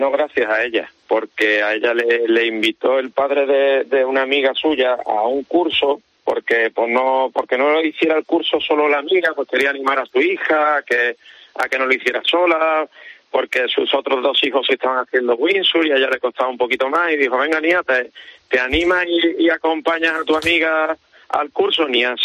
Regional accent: Cádiz, Andalusia, Spain; now in Tarifa, Spain; Soy de Cádiz, pero me mudé aquí en 2005.

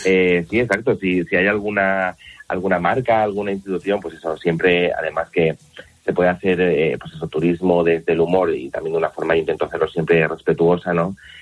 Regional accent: Valencia, Valencian Community, Spain; yo soy de Valencia, o sea que sí que estuve en Valencia este verano, entonces ahí no hubo gasto, estaba en casa con la familia

